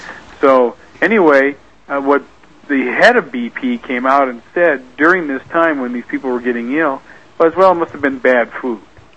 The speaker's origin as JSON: {"language": "English", "town": "Spokane", "region": "Washington", "country": "United States", "tie": "born or raised there", "said": "Okay, I've been there a number of times. I grew up in Spokane."}